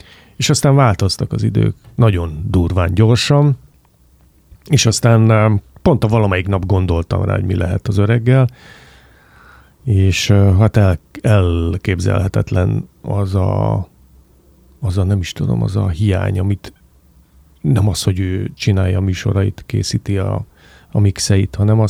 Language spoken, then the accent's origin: Hungarian; Budapest, Hungary; mi, akik itt a fővárosban cseperedtünk föl, 80-as évek vége, 90-es évek, 2000-es évek